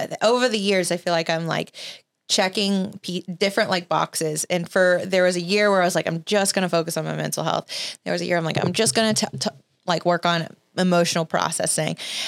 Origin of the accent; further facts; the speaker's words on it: Alabama, United States; You know, I grew up in Alabama.